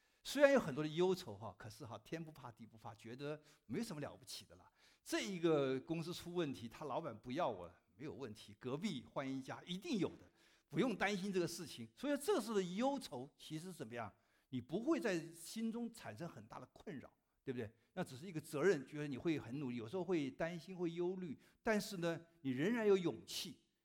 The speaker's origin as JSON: {"language": "Chinese", "country": "Taiwan", "tie": "born or raised there", "said": "我记得以前我在从小成长的时候是在那个台湾的高屏溪，我在高屏溪旁边长大的"}